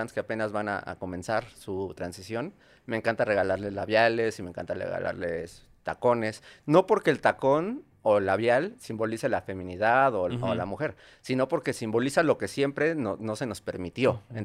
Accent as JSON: {"language": "Spanish", "town": "Ciudad Satélite", "region": "State of Mexico", "country": "Mexico", "said": "yo soy de Satélite"}